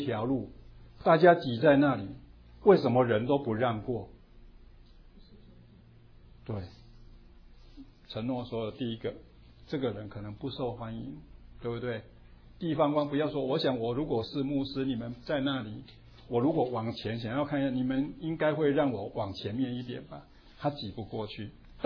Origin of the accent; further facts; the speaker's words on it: China; now in Plano, United States; 在我们 Plano 的华人地区，